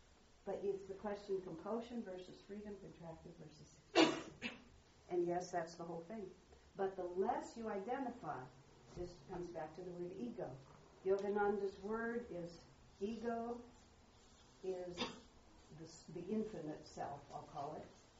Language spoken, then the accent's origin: English; United States; I'm an American, what can I say?